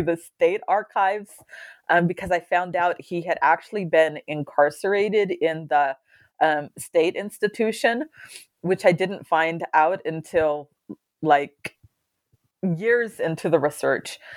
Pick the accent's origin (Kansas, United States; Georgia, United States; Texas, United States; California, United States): California, United States; so I would know because I was from California.